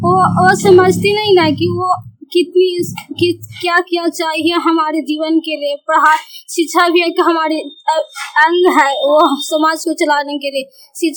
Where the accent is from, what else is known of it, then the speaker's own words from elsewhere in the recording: Rukhai, India; मैं रुखाई की रहने वाली हूँ, चन्नी प्रखंड से हूँ।